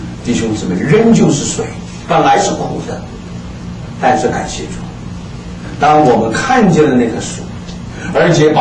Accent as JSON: {"language": "Chinese", "country": "China", "also_born_or_lived": "Brazil", "moved": "yes", "lives_now": "United States", "said": "我们中国人不知道为什么也许在座的有的弟兄姊妹不是很困难，但是对我来讲是很困难。我虽然在巴西20年，我还是没有学会吃乳酪，到了美国还是不会。"}